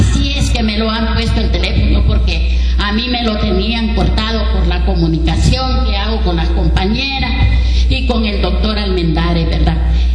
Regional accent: Honduras; Nosotros que somos hondureñas y sabemos lo que él tenía pensado para nuestra Honduras.

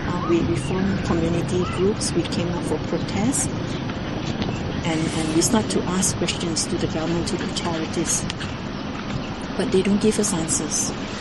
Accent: Kuantan, Pahang, Malaysia; I grew up in Kuantan, was born in Kuantan, I grew up in Kuantan. I came back to Kuantan to work, I raised my family in Kuantan.

